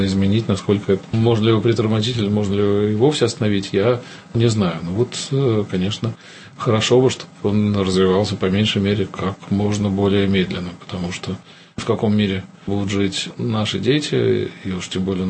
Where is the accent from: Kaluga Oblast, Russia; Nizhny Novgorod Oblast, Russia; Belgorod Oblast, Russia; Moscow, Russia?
Moscow, Russia; я родился в России, вырос в России, и тут мое место.